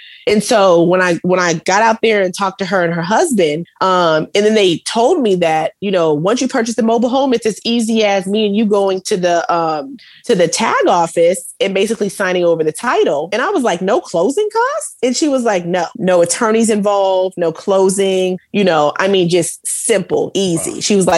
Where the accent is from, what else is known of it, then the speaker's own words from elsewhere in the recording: Atlanta, Georgia, United States; So I was like, yeah, I'm from Atlanta too.